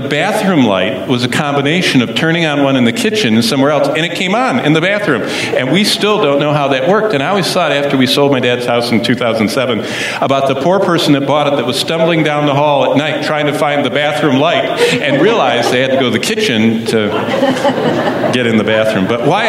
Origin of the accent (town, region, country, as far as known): Lansing, Michigan, United States; born or raised there